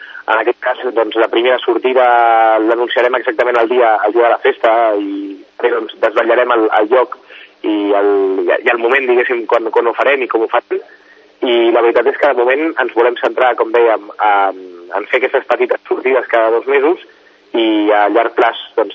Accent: Sant Cugat del Vallès, Catalonia, Spain; els quatre membres doncs, fundadors d'aquest club som de Sant Cugat.

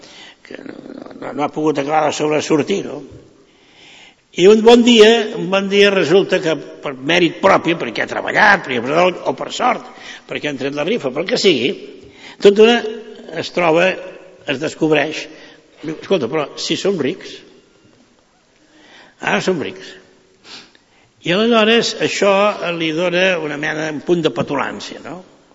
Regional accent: Catalonia, Spain; ells tenen la sensació de que nosaltres ens hem afeblit, com a catalans.

